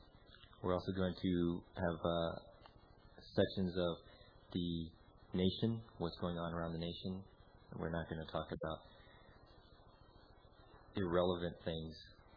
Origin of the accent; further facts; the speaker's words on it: Los Angeles, California, United States; We came from California, Southern California, in the Los Angeles area. We went through a lot of hardship. We had the riots. We have floods currently going on. We had fires, earthquakes.